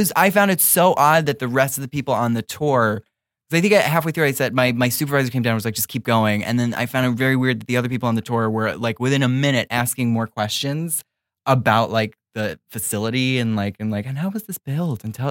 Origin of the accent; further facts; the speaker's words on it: New York City, New York, United States; I grew up in New York. I remember going to the Battery Park City movie theater.